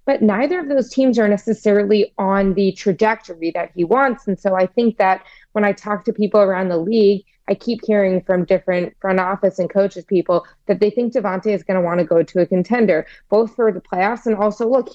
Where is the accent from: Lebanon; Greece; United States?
United States; Dallas, Texas; I grew up in Dallas, so there's a lot of people in my family who ask me a lot of Cowboys questions.